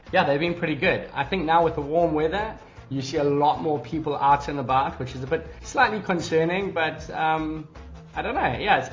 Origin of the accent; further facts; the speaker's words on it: Umhlanga, KwaZulu-Natal, South Africa; And I grew up in Umhlanga and Umhlali Beach.